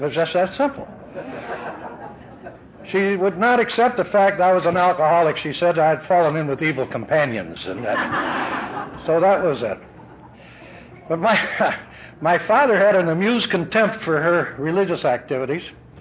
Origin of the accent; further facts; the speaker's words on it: Missouri, United States; also born or lived in Tennessee; I was raised in a little town over in Missouri. I'm not all bad. I was born in Tennessee. And this was a little German community.